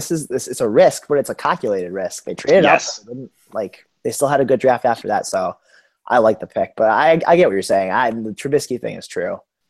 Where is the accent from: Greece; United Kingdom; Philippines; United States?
United States; Kansas City, Missouri; the Kansas City Chiefs, my hometown Kansas City Chiefs.